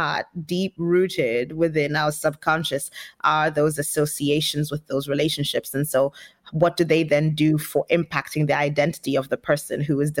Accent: Zambia; now in London, United Kingdom; I know I struggled when I first came to the UK. You know, I'm from Zambia originally, and you know, it's taken me a while to get into the flow of things

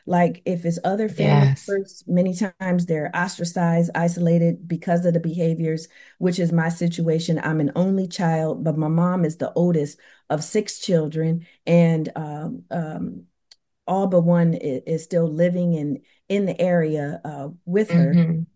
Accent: Canton, Ohio, United States; like mine is in my hometown of Canton, Ohio

